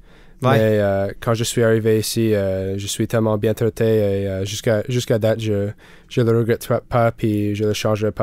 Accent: Moncton, New Brunswick, Canada; c'est à côté d'une ville appelée Moncton. C'est une petite ville au Nouveau-Brunswick, sur la côte est du Canada. Alors, on est sur l'océan, puis c'est là où j'ai grandi et c'est là où je vis encore.

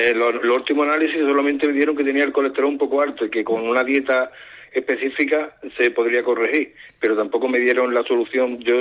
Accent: Andalusia, Spain; now in Sant Boi de Llobregat, Spain; Pues llamo desde Cataluña, pero soy andaluz.

